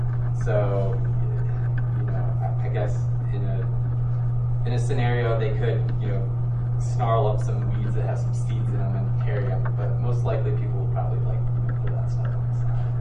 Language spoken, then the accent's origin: English; Wisconsin, United States; also born or lived in Utah; I'm from Wisconsin, but I lived out in Utah for the last 7 years.